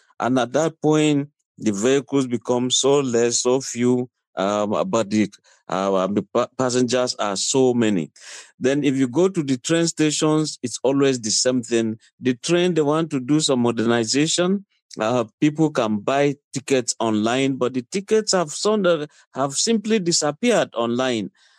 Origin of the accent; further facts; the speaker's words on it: Kaduna State, Nigeria; I want to go to my village, and I am from Southern Kaduna